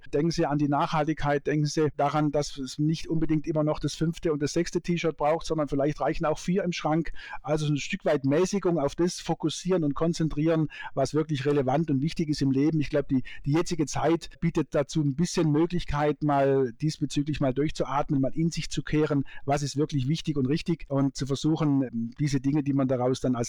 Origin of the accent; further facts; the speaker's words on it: Fürstenberg, Baden-Württemberg, Germany; also born or lived in Mannheim; weil in der Nähe von Donaueschingen, wo ich herkomme, aus Fürstenberg, im kleinen Dorf, da gab es natürlich weit und breit keine Uni.